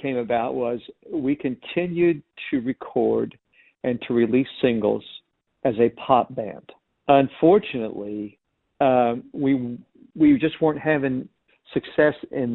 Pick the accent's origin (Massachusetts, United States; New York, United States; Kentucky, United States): Kentucky, United States; You know, even though we were in LA all the time doing all these records, we, you know, we're from Kentucky.